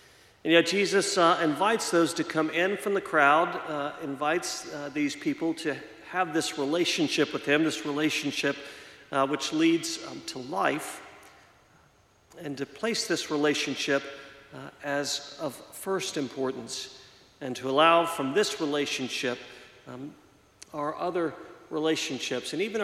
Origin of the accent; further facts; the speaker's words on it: Southeast, United States; growing up in the Southeast and much more of a church culture and a Christian culture